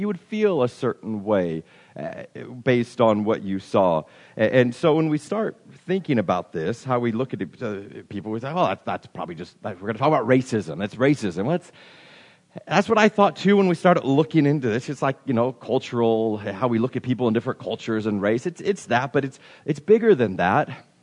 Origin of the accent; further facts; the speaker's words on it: Nebraska, United States; or since I'm from Nebraska, proudly, lack of accent, right?